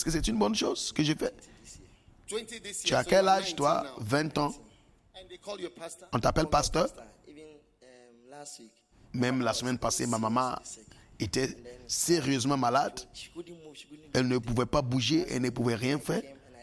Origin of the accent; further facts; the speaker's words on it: French Guiana; Je viens de la Guyane.